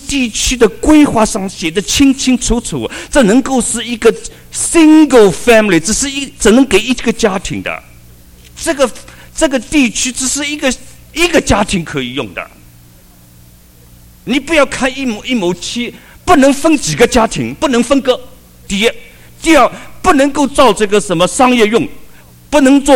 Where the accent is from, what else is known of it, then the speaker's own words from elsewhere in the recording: China; 我们都是中国人呢，比较省钱的嘛